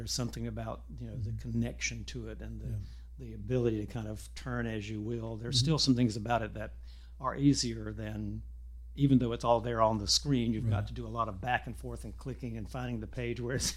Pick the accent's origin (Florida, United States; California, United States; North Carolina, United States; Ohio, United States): North Carolina, United States; Fayetteville; I was from Fayetteville. I did participate in theater, but it was, small town at that time, and I did not have a lot of outside experience.